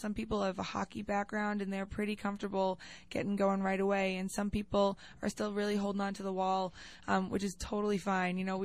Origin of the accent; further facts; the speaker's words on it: Massachusetts, United States; I grew up in Massachusetts, north of Boston, went to school in New Hampshire, lived out in Western Mass for 4 years